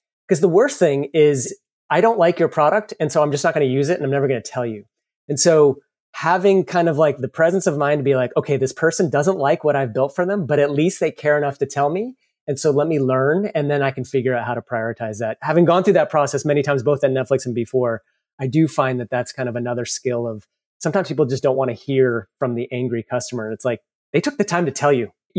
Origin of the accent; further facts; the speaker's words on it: East Coast, United States; now in Bay Area, United States; So I'm originally from the East Coast. I'm talking to you from the West Coast.